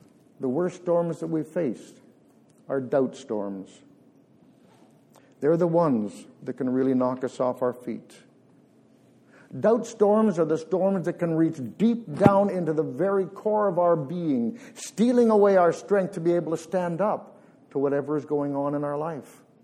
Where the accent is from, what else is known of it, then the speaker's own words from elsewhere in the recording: Peterborough, Ontario, Canada; I grew up in Peterborough